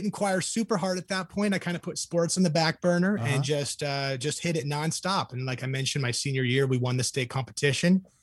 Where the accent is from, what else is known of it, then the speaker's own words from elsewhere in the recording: San Luis Obispo, California, United States; also born or lived in San Diego; So I'm from San Diego originally, and I actually went to high school in San Luis Obispo, so the central coast of California, so kind of born and raise